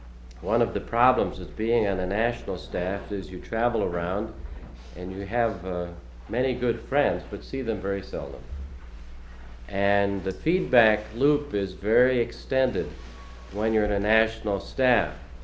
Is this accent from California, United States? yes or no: no; Minneapolis, Minnesota, United States; I'm from Minneapolis.